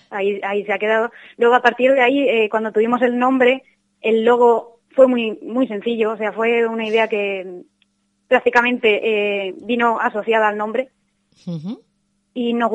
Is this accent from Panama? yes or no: no; La Roda, Castilla-La Mancha, Spain; Sí, tiene gente, la mayoría somos del pueblo, pero sí que tiene gente de Albacete, de Munera o de Quintanar del Rey.